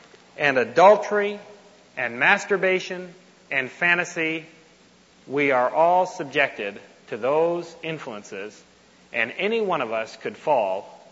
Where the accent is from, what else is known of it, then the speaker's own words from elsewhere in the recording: Toronto, Ontario, Canada; in my hometown in Toronto, Ontario